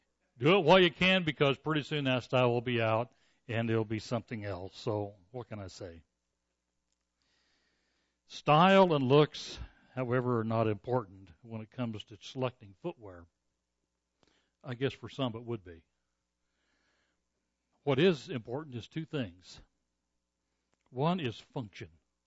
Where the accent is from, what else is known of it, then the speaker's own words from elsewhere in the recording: Seattle, Washington, United States; Now, I came from Seattle, and we didn't have anything like that.